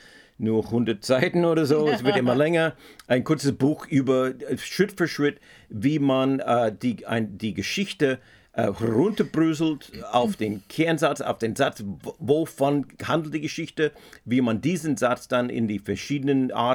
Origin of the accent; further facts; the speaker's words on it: United States; German is a second language; now in Germany; Ich bin ja ein Amerikaner, ich lebe hier seit 30 Jahren